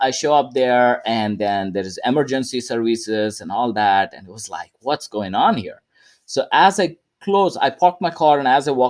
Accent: India; moved away as an adult; now in United States; so I came to United States from India. I'm originally born and brought up there, completed my undergrad in electrical engineering over there and came to United States in 2002 to pursue my master's degree.

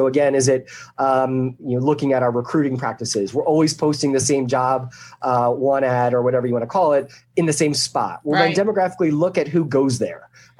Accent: Philadelphia, Pennsylvania, United States; I grew up in Philadelphia area and that was kind of our thing.

